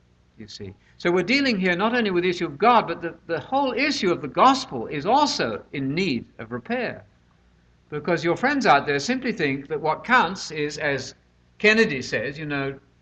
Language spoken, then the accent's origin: English; United Kingdom; now in United States; Especially as a Brit, I better be careful what I do. Living in America as a guest, so to speak.